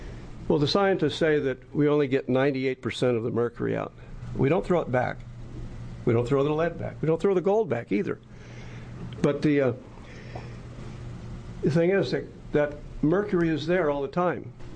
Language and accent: English; Oregon, United States; I'm from the Illinois Valley. I've been mining for about 30 years.